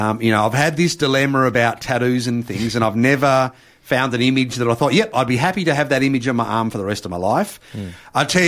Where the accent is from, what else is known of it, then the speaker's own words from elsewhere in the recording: Australia; Whereas now, as an Australian illustrator, as an Australian artist, doesn't matter what game you work on in the world and who